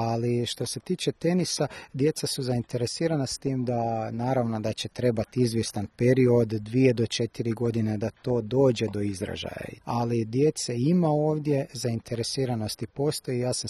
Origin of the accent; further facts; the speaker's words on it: Kutina, Sisak-Moslavina County, Croatia; now in Zagreb, Croatia; nisam iz Jaske, ja sam iz Kutine, inače u Zagrebu već jedno gotovo 10 godina